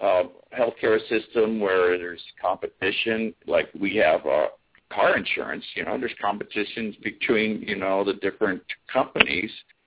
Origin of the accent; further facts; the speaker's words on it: Phoenix, Arizona, United States; I got here in 1978 as a young first lieutenant. I grew up in Arizona, Phoenix. I went to Arizona State.